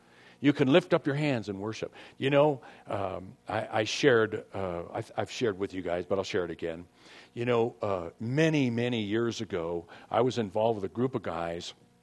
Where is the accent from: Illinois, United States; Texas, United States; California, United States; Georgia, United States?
California, United States; San Diego; we end up where I grew up in North Park. We end up down by Balboa Hospital.